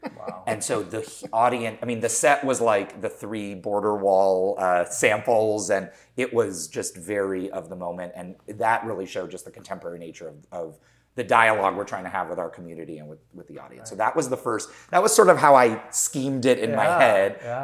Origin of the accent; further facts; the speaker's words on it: Los Angeles, California, United States; So You know, when I grew up here in Los Angeles, Pasadena was just known.